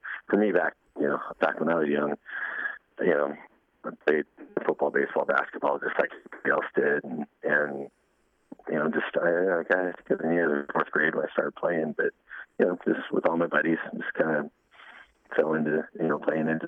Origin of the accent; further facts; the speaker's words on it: Seattle, Washington, United States; Born and raised in Seattle, and I always wanted to go to University of Washington